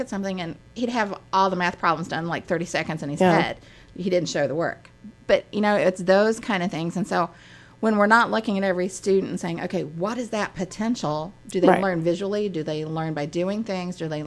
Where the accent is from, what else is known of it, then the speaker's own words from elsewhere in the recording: West Virginia, United States; I grew up in West Virginia, and everyone thinks, well, you know, bad schools, you know, poor.